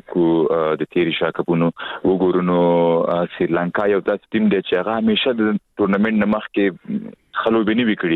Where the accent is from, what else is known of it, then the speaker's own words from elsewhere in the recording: Afghanistan; چونکه موږ ټول افغانان یو